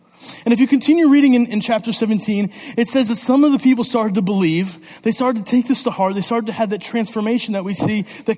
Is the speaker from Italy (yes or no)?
yes; Italy; Growing up in Italy, my parents were missionaries there, and so I joined an Italian youth group when I was in high school